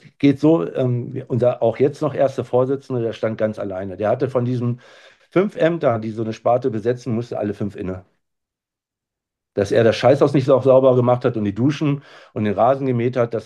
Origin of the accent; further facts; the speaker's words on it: Berlin, Germany; born there; ich bin geborener Berliner.